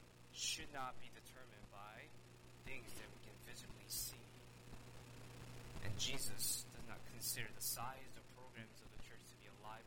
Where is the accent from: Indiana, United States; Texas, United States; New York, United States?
Texas, United States; I know we're in America, and I'm from the South, from Texas.